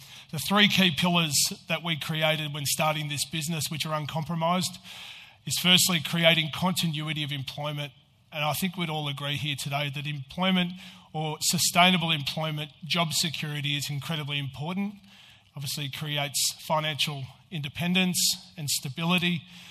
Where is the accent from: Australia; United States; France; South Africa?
Australia; Albury-Wodonga; now in Melbourne, Australia; I grew up in Albury-Wodonga. As I said, I moved to Melbourne early 2000s.